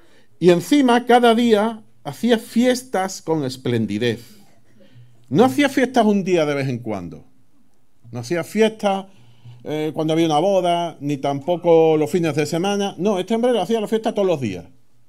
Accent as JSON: {"language": "Spanish", "region": "Andalusia", "country": "Spain", "said": "Muchos de nosotros, pues somos andaluces pura cepa. Yo miro para atrás y yo no encuentro un descendiente que no sea andaluz."}